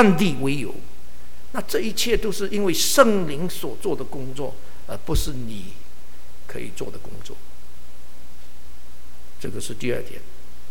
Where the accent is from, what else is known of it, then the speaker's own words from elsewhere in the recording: China; 所以我们中国人说要排毒